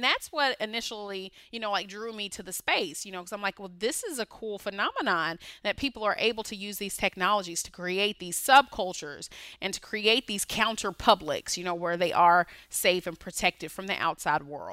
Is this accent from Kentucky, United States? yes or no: yes; Kentucky, United States; I grew up in rural Kentucky. You know, a lot of people, you know, don't, whenever they hear like I'm from Kentucky, they're like, oh, you're from Louisville or Lexington. Like, not even in the city. Like, I'm from country Kentucky, rural Kentucky.